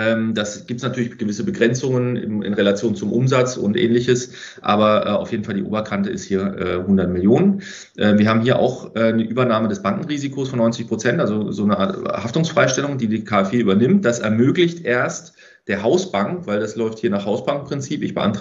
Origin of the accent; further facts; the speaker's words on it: Freiburg im Breisgau, Baden-Württemberg, Germany; aus meiner Heimat, komme ursprünglich aus Freiburg im Breisgau